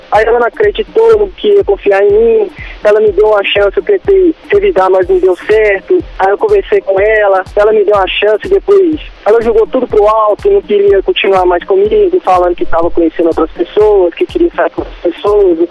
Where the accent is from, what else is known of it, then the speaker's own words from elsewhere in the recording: Contagem, Minas Gerais, Brazil; Eu sou de Contagem.